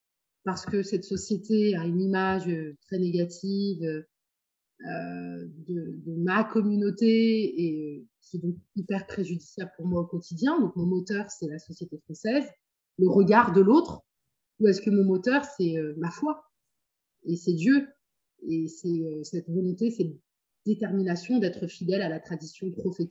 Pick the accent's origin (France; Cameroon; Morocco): France; Normandy; born there; je suis née en Normandie. Sans une fratrie plutôt grande, plutôt généreuse. J'ai 5 sœurs et un frère. Mes parents sont d'origine algérienne.